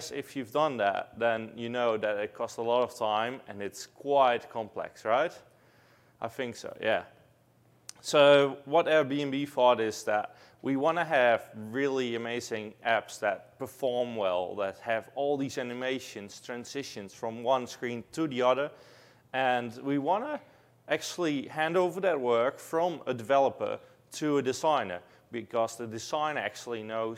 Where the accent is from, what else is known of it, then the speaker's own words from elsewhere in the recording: Netherlands; English is a second language; and I'm from the Netherlands. Came all the way here